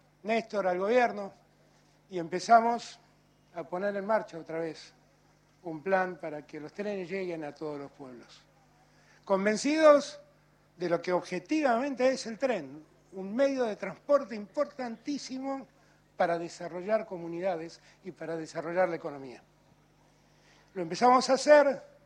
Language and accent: Spanish; Buenos Aires, Argentina; yo soy un porteño